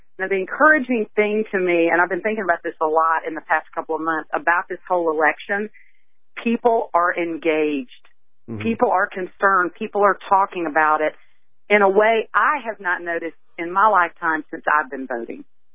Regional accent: Mississippi, United States; I'm from Mississippi.

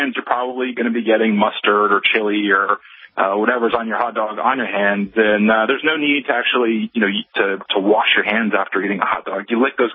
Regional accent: Atlanta, Georgia, United States; I'm from Atlanta.

